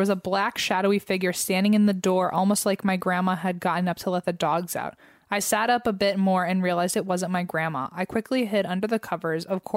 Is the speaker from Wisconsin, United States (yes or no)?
yes; Wisconsin, United States; So, I'm from Wisconsin and I feel like we are really known for cheese, beer, and serial killers.